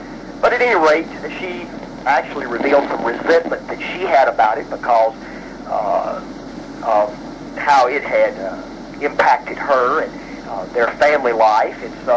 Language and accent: English; Tennessee, United States; came back to Tennessee, which is my home state.